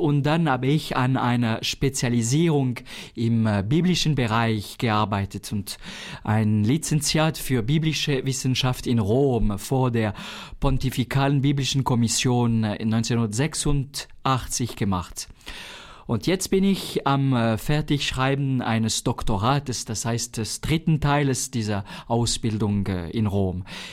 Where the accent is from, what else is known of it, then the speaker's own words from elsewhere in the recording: Sion, Valais, Switzerland; Ich bin also in Sitten 1957 geboren, habe da gelebt, die Prima- und Sekundarschule besucht und die Matura am Kollegium in Sitten gemacht.